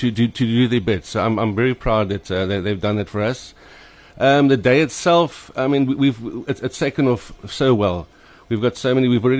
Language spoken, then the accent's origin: English; Cape Town, Western Cape, South Africa; now in Durban, South Africa; come from Cape Town. I grew up in Hout Bay. I went to Paul Boys High, which is a rugby school, which I'm still also very proud about that. But I live here now. I'm 20 years a Durbanite.